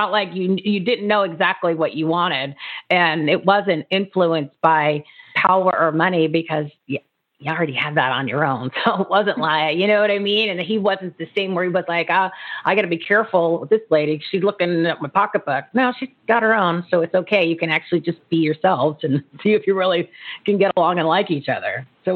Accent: New Jersey, United States; I grew up on Frank Purdue chicken and Frank Purdue commercials because I grew up in New Jersey.

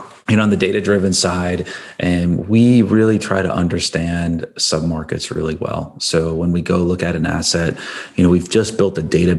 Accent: East Coast, United States; So I grew up on the East Coast, went to Georgetown for my undergrad, did my MBA at NYU.

